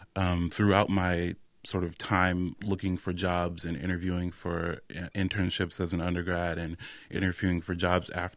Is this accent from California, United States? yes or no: no; Virginia, United States; are more interested in the fact that I went to Yale, or they're more interested in the fact that I'm from Virginia, et cetera, et cetera.